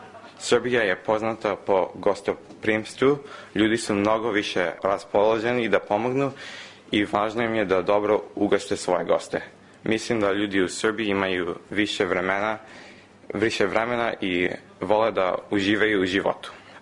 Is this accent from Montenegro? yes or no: no; New York, United States; Rođen sam u Njujorku i tu i živim. Moji roditelji su iz Beograda i ja dolazim svake godine u Beograd da posjetim familiju.